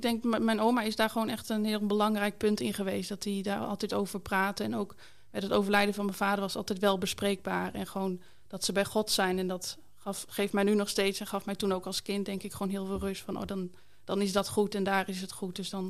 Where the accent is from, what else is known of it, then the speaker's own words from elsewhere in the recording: Hoogezand, Groningen, Netherlands; Ik ben geboren in Hogezand. En daar ben ik ook opgegroeid, het grootste deel van mijn leven. Ik ben niet met het geloof opgegroeid.